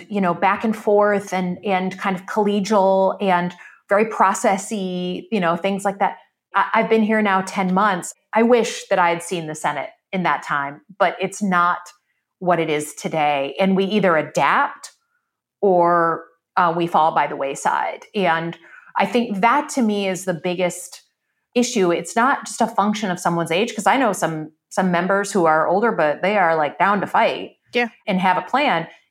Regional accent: Michigan, United States; I come from Michigan. Trump won my state.

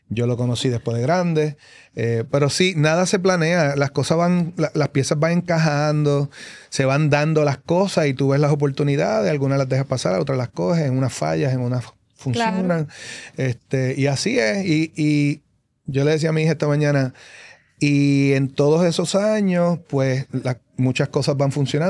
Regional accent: Vega Alta, Puerto Rico; esta figura, que es de mi pueblo de Vega Alta.

